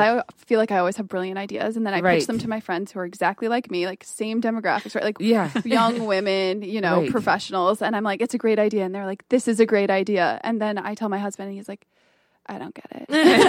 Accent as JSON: {"language": "English", "town": "Detroit", "region": "Michigan", "country": "United States", "said": "I'm from the Detroit area."}